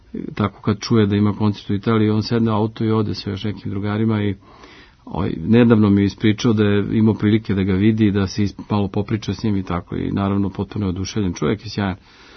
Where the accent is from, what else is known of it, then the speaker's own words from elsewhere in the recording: Serbia; ja sam odavde iz Srbije i znam ko sam i šta sam i odakle potičem